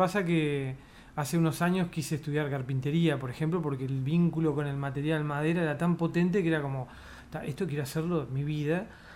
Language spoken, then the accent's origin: Spanish; Mercedes, Soriano, Uruguay; born there; now in Montevideo, Uruguay; yo nací en Mercedes, y cuando voy para allá a ver a mis viejos